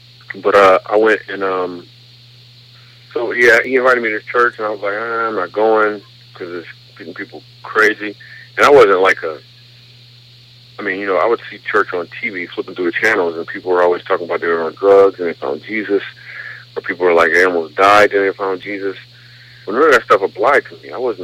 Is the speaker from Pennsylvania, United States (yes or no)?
no; Grand Rapids, Michigan, United States; Michigan, Grand Rapids, Michigan.